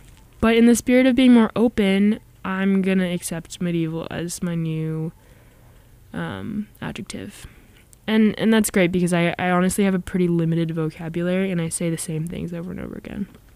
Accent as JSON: {"language": "English", "town": "Philadelphia", "region": "Pennsylvania", "country": "United States", "tie": "born or raised there", "lives_now": "Somerville, United States", "said": "I don't have a car right now, and I usually have access to a car when I'm in Philly, my hometown, and it sucks."}